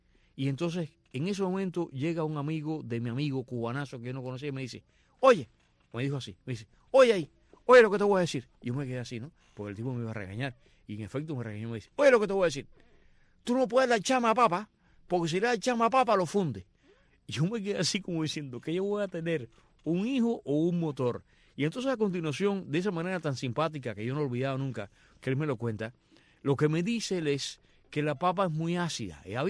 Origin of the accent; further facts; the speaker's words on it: Cuba; yo caí, señores, como todo cubano